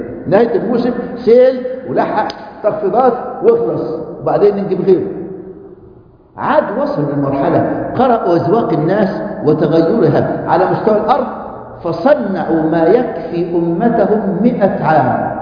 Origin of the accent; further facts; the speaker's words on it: Egypt; الأهرامات الموجودة عندنا في مصر